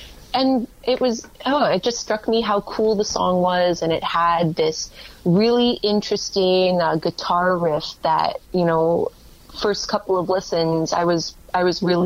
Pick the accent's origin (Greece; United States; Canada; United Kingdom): Canada; Ajax, Ontario; also born or lived in Hamilton; I grew up in Ajax, by the way, and then I moved to Hamilton to go to McMaster.